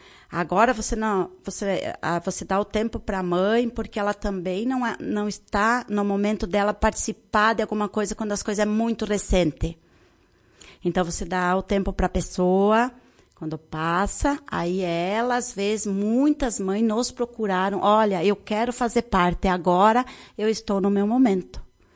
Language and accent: Portuguese; Ibiaçá, Rio Grande do Sul, Brazil; como eu sou de lá da região de Ibiaçá